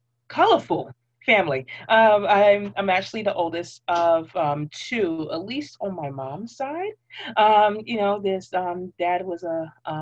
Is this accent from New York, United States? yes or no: yes; Brooklyn, New York, United States; Oh, 80s baby growing up in Brooklyn. Oh, man. So many things have changed over the last, well, I've been here for, what, 32 years of my life?